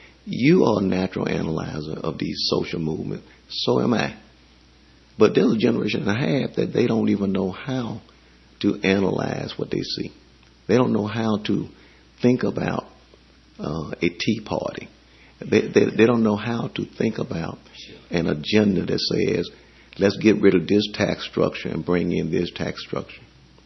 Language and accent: English; United States; I was born and reared in the United States. This is the only country where I have held residency.